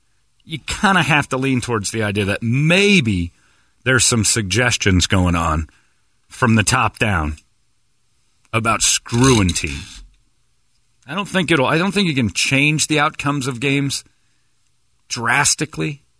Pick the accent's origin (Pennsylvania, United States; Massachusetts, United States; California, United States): Pennsylvania, United States; Philadelphia; I'm from Philly.